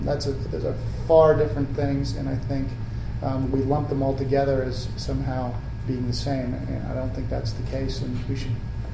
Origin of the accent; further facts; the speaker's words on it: Minnesota, United States; So, I come from Minnesota originally and seen Target being pilloried in the press